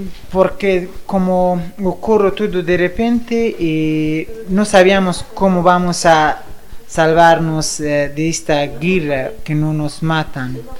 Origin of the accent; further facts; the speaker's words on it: Afghanistan; Spanish is a second language; moved away; Como cuando yo salí de Afganistán, mi familia no tenía visados de otros países. Por eso yo no podía llevar a mi familia conmigo a Uzbekistán, que yo fui a Uzbekistán a ese momento.